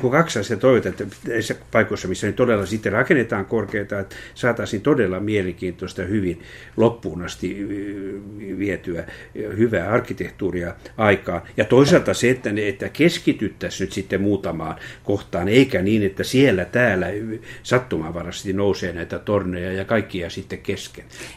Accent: Helsinki, Uusimaa, Finland; Kyllä mä oon helsinkiläinen.

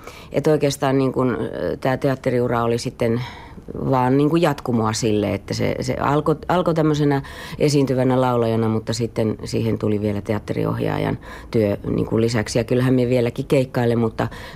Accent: Imatra, South Karelia, Finland; born there; Itse asiassa olen syntynyt Imatralla. Sen takia minä puhun mie ja sie. En ollenkaan siksi, että olen muuttanut Lappiin, vaan tämä on ihan minun oma kieli.

